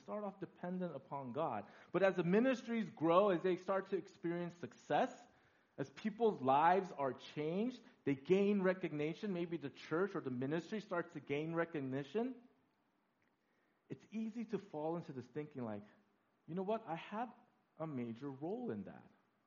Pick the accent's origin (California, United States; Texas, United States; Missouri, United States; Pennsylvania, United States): California, United States; Now, I'm from California, movie industry, all that stuff.